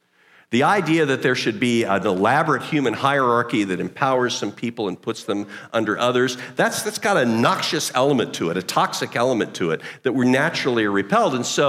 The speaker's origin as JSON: {"language": "English", "country": "United States", "said": "Now, I'm an American, and so I am, you know, I have come through the American experience"}